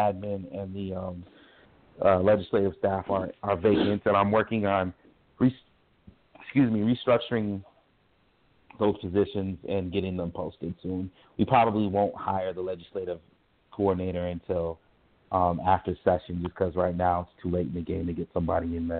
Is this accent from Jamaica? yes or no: no; Minneapolis, Minnesota, United States; Nah, man, I'm a Southsider, man. I grew up on 42nd and Park. I grew up in Phillips neighborhood.